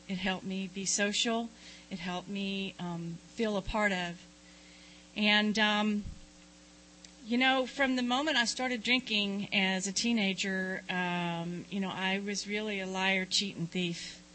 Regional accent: Dickinson, Texas, United States; also born or lived in Corpus Christi; I'm from Texas. Yeah. I was born in Corpus Christi, and I was raised in a small town called Dickinson, which is in Galveston County near Galveston Island.

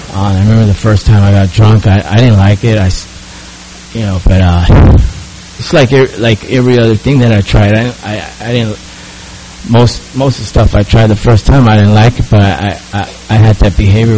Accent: San Diego, California, United States; I'm from San Diego, born and raised here since 1973. I grew up in South Bay, right on the border of San Ysidro and Imperial Beach.

